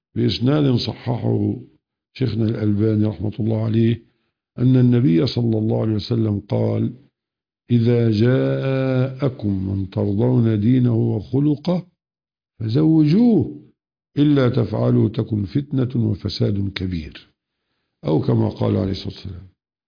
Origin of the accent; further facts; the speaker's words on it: Egypt; دي عادات وتقاليد عندنا في مصر.